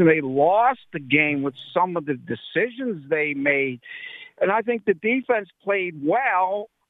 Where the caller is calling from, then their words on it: Duncansville, United States; Hey, Corey. … from Duncansville.